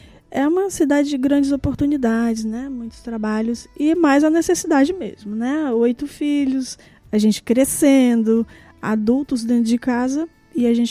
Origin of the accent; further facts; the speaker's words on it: Nova Russas, Ceará, Brazil; also born or lived in Rio de Janeiro; Aqui em Nova Russas, né? Que eu sou de Nova Russas.